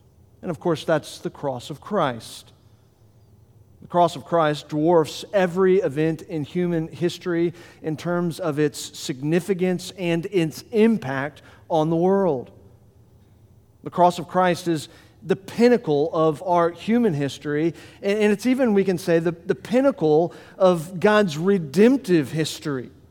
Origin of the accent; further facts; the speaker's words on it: Florida, United States; now in Delaware, United States; As he mentioned, I'm from Florida, and as he mentioned, everything good happened to me in Florida, and so I came to Delaware really unaware of anything of what life would be here